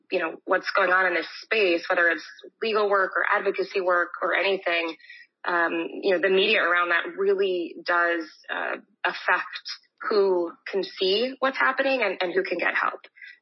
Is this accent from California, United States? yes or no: no; New York, United States; now in Miami, United States; I am born and raised in New York, moved down to Miami, and had a practice there until I actually just left to go in-house.